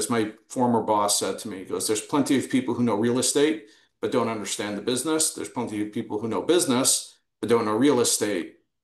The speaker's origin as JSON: {"language": "English", "town": "Toronto", "region": "Ontario", "country": "Canada", "tie": "born or raised there", "also_born_or_lived": "Queens", "moved": "yes", "lives_now": "United States", "said": "I grew up in Toronto. I developed a lot of my morals from there and from my father in particular. Came to the United States, got married here, lived in Queens for a while"}